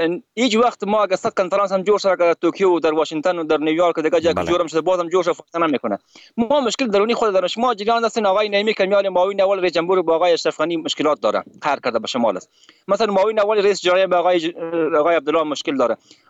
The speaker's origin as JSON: {"language": "Persian", "country": "Afghanistan", "said": "ما افغان هستیم."}